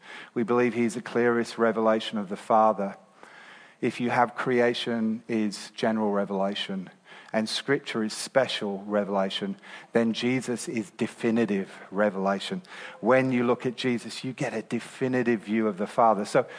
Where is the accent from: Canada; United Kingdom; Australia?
United Kingdom; England; But as I say, I'm from England.